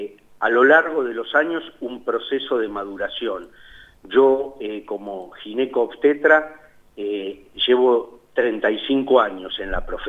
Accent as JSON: {"language": "Spanish", "town": "La Plata", "region": "Buenos Aires Province", "country": "Argentina", "tie": "born or raised there", "lives_now": "General La Madrid, Argentina", "said": "Yo estoy en General La Madrid trabajando, si bien soy originario de La Plata, me recibí acá en La Plata y hice la residencia acá. En el año 93 empecé a trabajar en General La Madrid y ahí hice toda mi vida asistencial."}